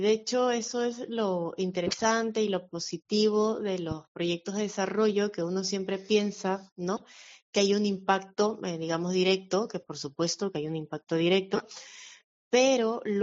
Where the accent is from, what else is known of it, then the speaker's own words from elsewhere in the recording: Peru; now in Madrid, Spain; yo soy peruana, de nacionalidad peruana, pero ya vivo en Madrid hace unos 5 años.